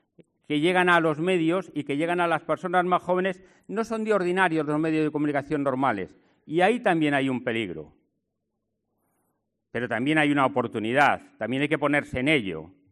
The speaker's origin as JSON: {"language": "Spanish", "town": "Cebreros", "region": "Castile and León", "country": "Spain", "said": "pero que tenemos el orgullo, los que somos de Cebreros"}